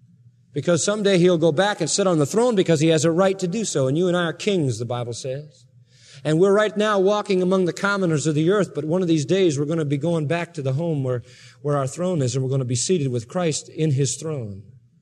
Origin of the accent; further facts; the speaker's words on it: United States; Now, I'm an American citizen. No matter where I go in the world, I'm an American citizen.